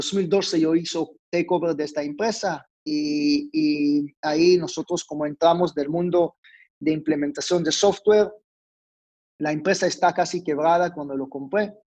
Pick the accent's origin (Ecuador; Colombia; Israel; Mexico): Israel; Spanish is a second language; moved away as an adult; now in Panama; si mi acento está un poco raro, claro, no nací en Panamá, yo soy de Israel. Nací en Israel, vivía en Israel toda mi vida. A Panamá llegué hace 13 años